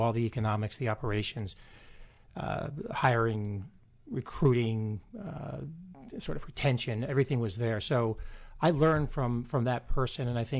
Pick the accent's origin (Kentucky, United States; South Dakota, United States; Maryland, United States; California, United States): Maryland, United States; Bethesda; Grew up in Bethesda, Maryland.